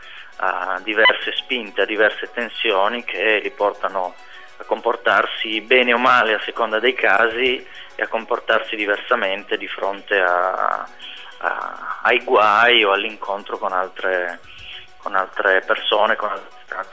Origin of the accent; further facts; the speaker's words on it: Turin, Piedmont, Italy; also born or lived in Sardinia; sono di origine sarda, sì, siccome la mia seconda casa spesso c'è questo malinteso, no? Sono un torinese sardo di adozione e di origine.